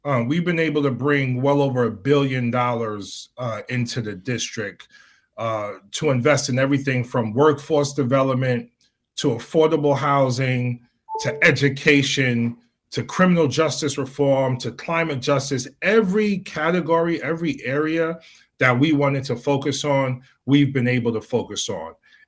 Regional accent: New York City, New York, United States; I lost 5 friends to gun violence and senseless violence before I was 21 years old, growing up in New York City during the crack cocaine era.

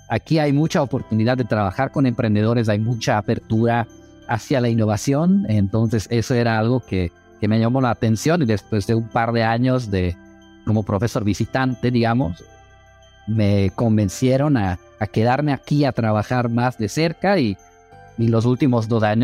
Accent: Slovakia; now in Mexico; yo llevo 7 años aquí en México. Yo originalmente vengo de Eslovaquia.

